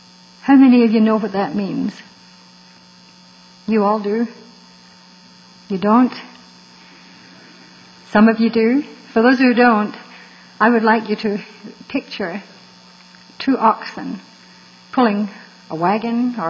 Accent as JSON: {"language": "English", "region": "Scotland", "country": "United Kingdom", "tie": "born or raised there", "said": "I was raised a Catholic in Scotland by a very good father who loved the Lord and taught me likewise."}